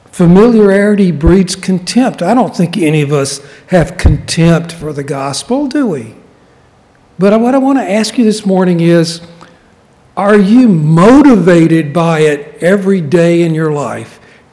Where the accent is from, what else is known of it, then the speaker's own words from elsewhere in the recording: Alabama, United States; I'm from Alabama, by the way.